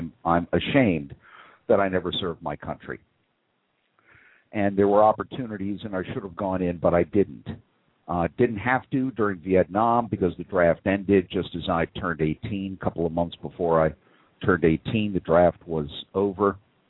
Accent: New York City, New York, United States; I was a kid growing up in New York City. We went to it all the time.

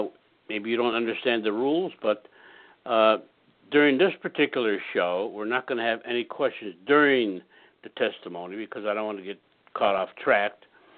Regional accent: Cleveland, Ohio, United States; born there; I was born in Cleveland, Ohio. And I was born in an all-Italian neighborhood.

